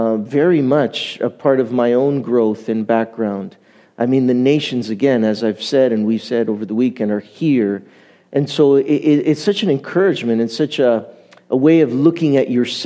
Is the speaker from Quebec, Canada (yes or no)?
yes; Montreal, Quebec, Canada; I was raised in Montreal, but of Italian origin, and was saved at the age of 25. So I'm about 35 now